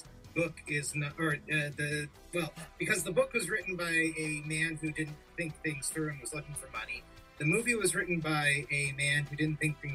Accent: United Kingdom; I'm British.

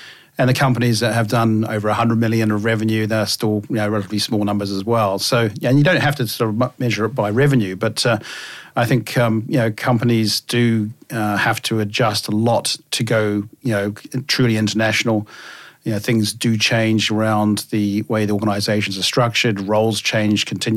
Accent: New Zealand; Being a Kiwi

